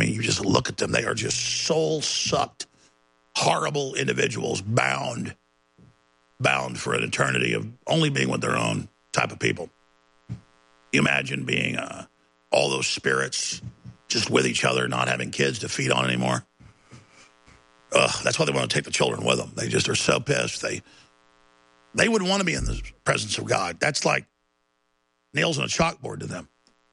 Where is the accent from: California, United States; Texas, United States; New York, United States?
Texas, United States; Dallas; born or raised there